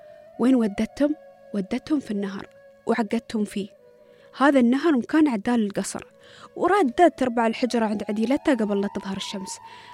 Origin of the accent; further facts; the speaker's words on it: United Arab Emirates; accent: Emirati; هاي كلمة نحن نستخدمها في لهجتنا الإماراتية.